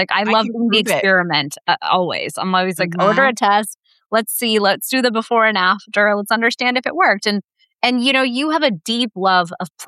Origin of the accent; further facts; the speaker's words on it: United States; It didn't occur to me as an American, my water could have parasites.